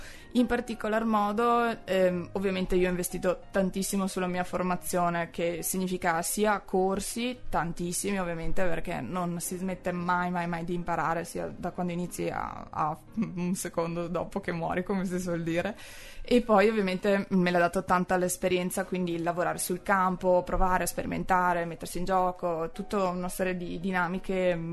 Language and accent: Italian; Avesa, Veneto, Italy; Io sono veronese … sono di Avesa e lavoro a Milano principalmente